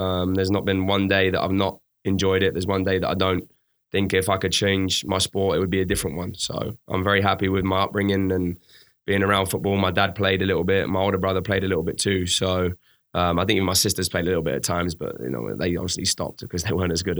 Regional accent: Crawley, South East England, United Kingdom; I was born in England, Crawley, small town outside of London, close to the Gatwick Airport.

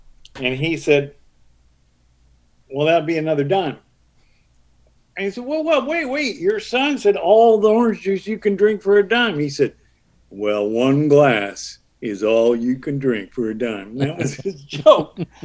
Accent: Canada; I'm a Canadian. I'm not even from this country.

